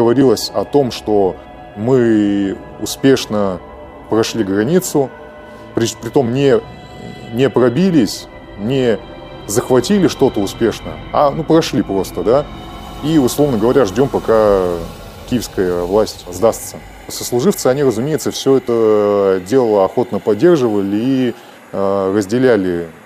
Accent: Tyumen, Tyumen Oblast, Russia; я родом из Тюмени, я проходил службу в Бурятии.

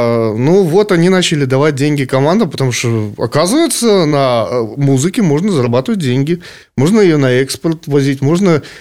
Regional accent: Belarus; Я уверен, что я белорус, по крайней мере.

